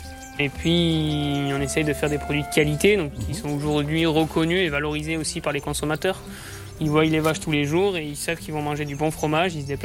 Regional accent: South-West France, France; Moi, je suis originaire du Sud-Ouest. Et après, je suis un amoureux de la montagne, par contre. J'ai fait 3 ans dans le Cantal, dans les monts du Cantal. 2 ans au-dessus de Bourg-Saint-Maurice, parce que j'ai de la famille. L'année dernière, j'étais dans les Bauges.

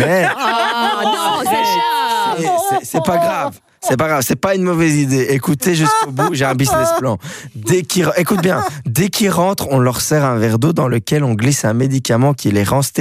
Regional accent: Belgium; nous en tant que Belges, tu vois ce que, on connaît la France.

